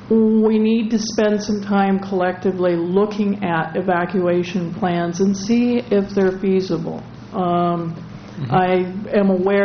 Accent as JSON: {"language": "English", "town": "Morro Bay", "region": "California", "country": "United States", "tie": "born or raised there", "said": "AGP Video, resident of Morro Bay. I wasn't able to get up yesterday to welcome you to my hometown"}